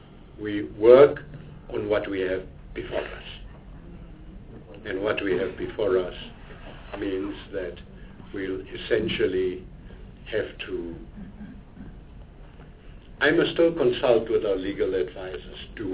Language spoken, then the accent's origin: English; Gauteng, South Africa; I'm from Gauteng. I can't vote against my province.